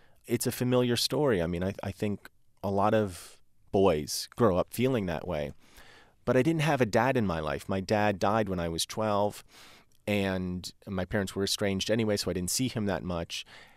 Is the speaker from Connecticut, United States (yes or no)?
no; New Jersey, United States; Well, I grew up in New Jersey in, you know, my formative years were kind of the mid-80s, and the mid-80s in New Jersey became kind of like ground zero for American culture in general.